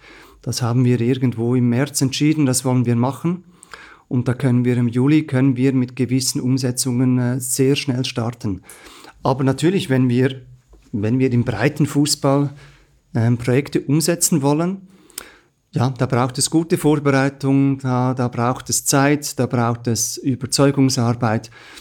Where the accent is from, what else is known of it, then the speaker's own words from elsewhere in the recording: Central Switzerland, Switzerland; Also ich komme selber aus der Innerschweiz.